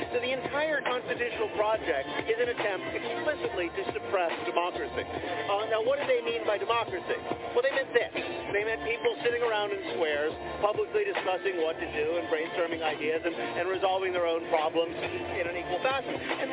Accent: United States

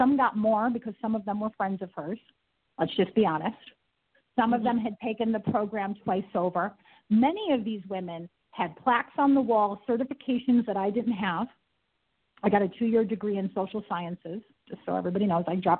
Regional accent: New York, United States; I'm from New York. We use these words as exclamation points.

